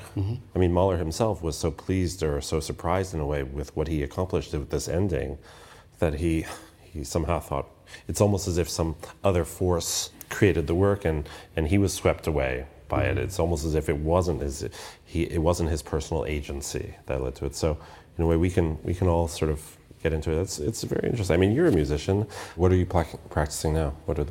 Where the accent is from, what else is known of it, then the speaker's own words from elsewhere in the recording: United States; And, you know, I'm an American musician, but I perform a lot of German music.